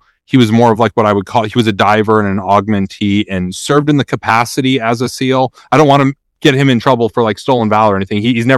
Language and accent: English; South Dakota, United States; So I'm originally from South Dakota, a small rural farm town, an hour from the nearest interstate. And that's where I grew up.